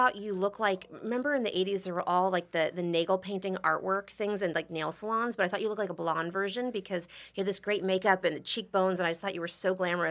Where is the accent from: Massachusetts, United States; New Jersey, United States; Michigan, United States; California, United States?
California, United States; Studio City; especially where I grew up in Studio City, I lived really close to Henry Winkler and William Shatner.